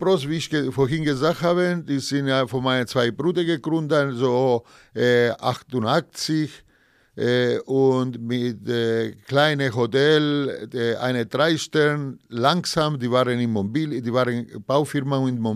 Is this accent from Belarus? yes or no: no; Cyprus; first language Greek; German is a second language; waren wir Kolonie bis 1960 von England und unsere Sprache natürlich ist Griechisch, aber wir haben unseren Dialekt, aber als zweite Sprache. Und wenn ein Zyprioter eine Fremde sieht, der spricht ihm Englisch.